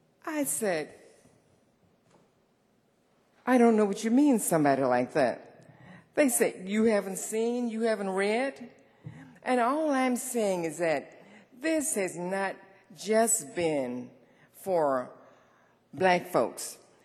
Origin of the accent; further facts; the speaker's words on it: Mississippi, United States; But what you don't know is that I grew up in the Mississippi Delta, the cotton picking Delta.